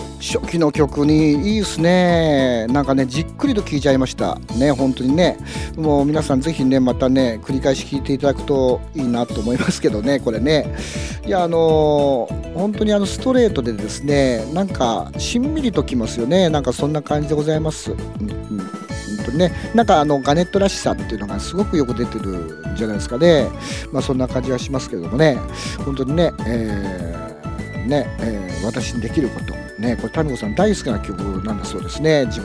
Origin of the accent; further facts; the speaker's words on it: Aichi, Japan; 私愛知県の人なんですよ本当は